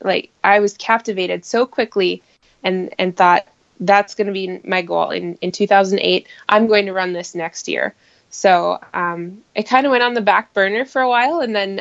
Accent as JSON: {"language": "English", "town": "Duluth", "region": "Minnesota", "country": "United States", "tie": "born or raised there", "said": "I volunteered at the finish line of my hometown marathon, handing out medals to all of the finishers as they crossed the finish line, Grandma's Marathon in Duluth, Minnesota."}